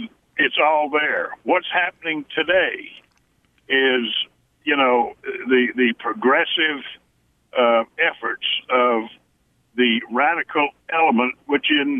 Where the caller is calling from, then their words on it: Foley, Alabama, United States; Over in Baldwin County, the Foley area.